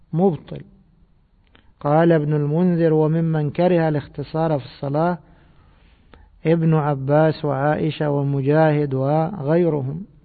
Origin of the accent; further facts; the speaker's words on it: Cairo, Cairo Governorate, Egypt; ونحن عندنا في القاهرة القنطرة شرق والقنطرة غرب